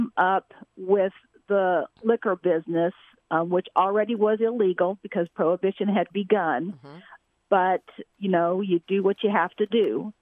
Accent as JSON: {"language": "English", "town": "Houston", "region": "Texas", "country": "United States", "tie": "born or raised there", "said": "I was born and raised in Houston, Texas."}